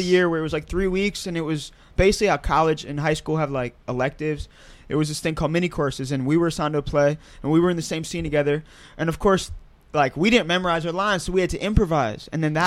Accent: Philadelphia, Pennsylvania, United States; I mean, we're from Philly. So everybody was rapping. And music is just in our blood.

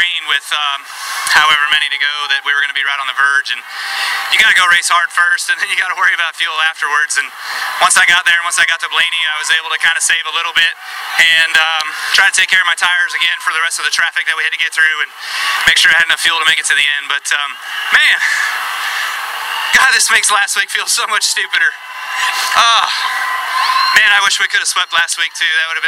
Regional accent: Las Vegas, Nevada, United States; being in my hometown of Vegas.

